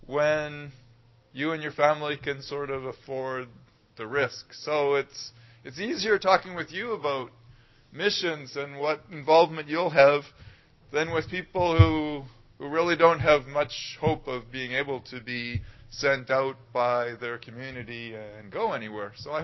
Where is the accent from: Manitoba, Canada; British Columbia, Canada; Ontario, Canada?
British Columbia, Canada; North Vancouver; I grew up in North Vancouver, you know where that is. … I suppose I grew up, thinking about it, with a fair amount of privilege in a Christian home